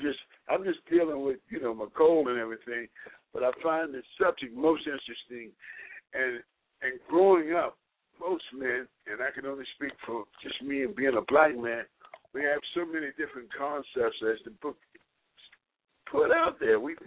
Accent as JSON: {"language": "English", "town": "Baltimore", "region": "Maryland", "country": "United States", "tie": "born or raised there", "said": "Growing up in Baltimore and being hanging around the crowds that I hung around, I had to, even though I knew I was a marshmallow, I had to project this thing of toughness"}